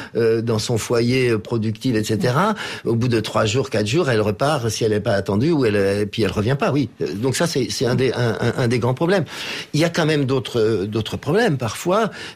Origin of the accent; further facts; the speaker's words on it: Niger; donc par exemple chez nous au Niger, on n'a pas de structure qui récupère vraiment ces perdus de vue.